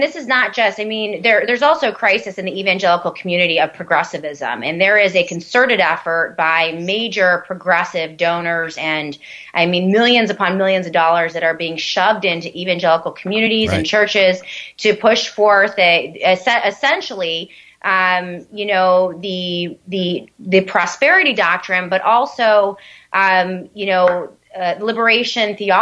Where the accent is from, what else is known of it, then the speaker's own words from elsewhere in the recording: Rochester, United States; I recently left one of the larger churches here in my hometown of Rochester because of this theology creeping in.